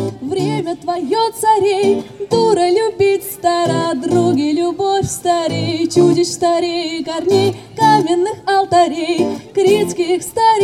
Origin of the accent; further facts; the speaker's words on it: Penza, Penza Oblast, Russia; мы из Пензы.